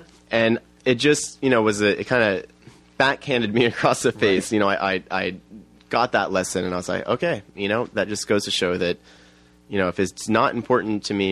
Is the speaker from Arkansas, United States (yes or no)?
no; Driftwood, Texas, United States; also born or lived in Brooklyn; I was thinking about that when I was living in Brooklyn, New York, but I'm from Driftwood, Texas.